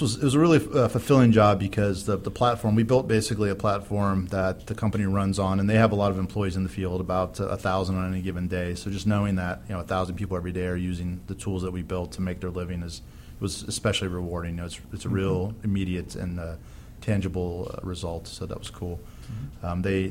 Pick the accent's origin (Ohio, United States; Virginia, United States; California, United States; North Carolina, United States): Ohio, United States; I grew up in Ohio, so had similar motivations to head south.